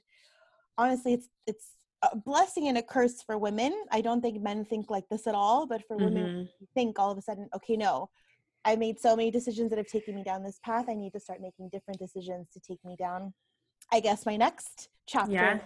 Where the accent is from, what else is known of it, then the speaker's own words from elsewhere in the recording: Canada; So I'm Canadian.